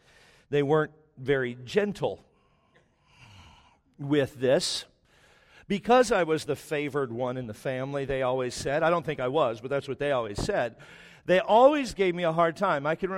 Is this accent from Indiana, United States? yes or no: no; Texas, United States; I don't know if it's because we're from Texas or what